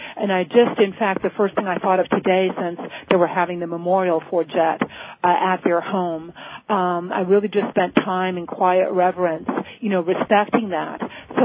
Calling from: Florida, United States; I'm calling you from Florida.

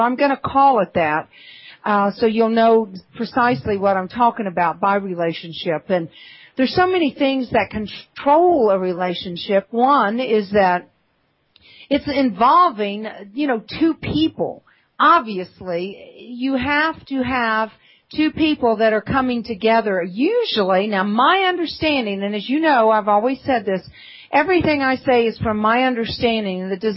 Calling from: Georgia, United States; I am calling from the North Georgia Mountains. I shouldn't say I'm calling. I'm actually here with you from the North Georgia Mountains, and it is so beautiful tonight.

